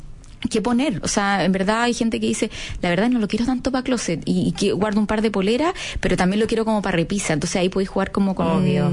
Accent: Chile; acá los chilenos y la cultura como latina en general somos muy apegados

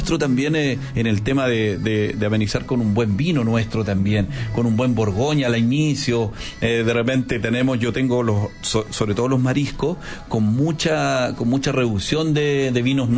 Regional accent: Chile; sobre todo siendo chileno.

